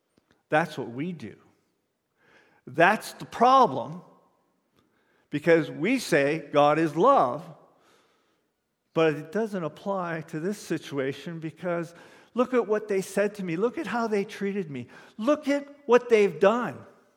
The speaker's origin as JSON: {"language": "English", "town": "Windsor", "region": "Ontario", "country": "Canada", "tie": "born or raised there", "said": "I grew up in Windsor, which is a multicultural place. I grew up in Little Italy in Windsor."}